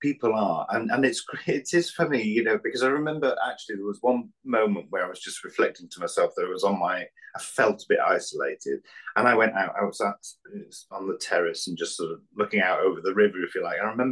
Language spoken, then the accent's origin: English; Anglesey, Wales, United Kingdom; But I grew up on Anglesey in North Wales, quite, what's the word I'm looking for? It was, you know, it's a very rural area. It was back in the 80s.